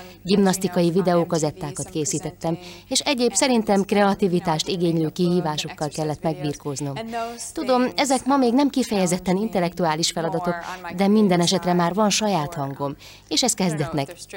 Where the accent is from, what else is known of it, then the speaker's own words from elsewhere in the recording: United States; Igen, egy nagyon kis amerikai városból származom, aminek közelében sok kukoricamező van.